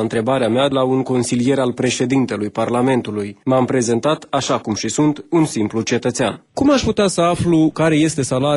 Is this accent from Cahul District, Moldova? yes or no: yes; Cahul, Cahul District, Moldova; sunt de la Cahul.